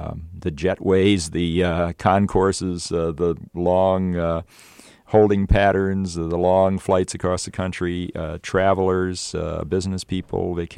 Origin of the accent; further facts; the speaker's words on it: Michigan, United States; I'm from Michigan, and it had to be a Michigan-made car